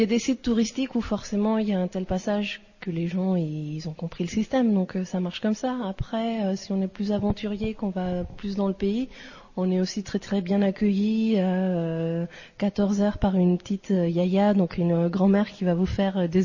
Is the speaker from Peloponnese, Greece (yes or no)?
yes; Corinth, Peloponnese, Greece; now in France; je suis franco-grecque. Je suis née en Grèce, à Corinthe. J'ai vécu la moitié de ma vie et l'autre moitié, je l'ai vécu en France.